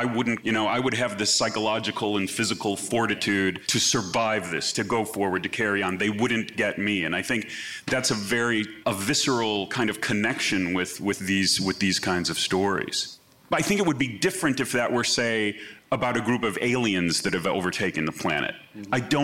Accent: Chicago, Illinois, United States; the neighborhood I grew up in Chicago on Saturday afternoons used to have triple feature horror movies at certain theaters.

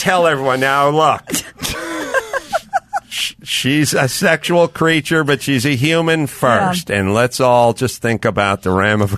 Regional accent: North Hollywood, California, United States; So, because I grew up in North Hollywood, and because North Hollywood and Chatsworth and Van Nuys just became the porn capitals of the world

